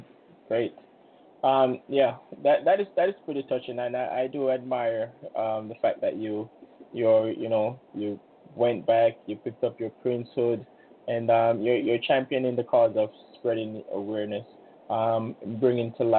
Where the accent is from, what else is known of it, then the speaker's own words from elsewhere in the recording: Jamaica; Now I'm from Jamaica.